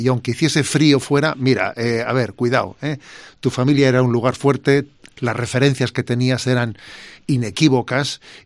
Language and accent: Spanish; San Sebastián, Basque Country, Spain; porque claro, yo soy donostiarra, entonces ser obispo donde tú has vivido tiene muchas ventajas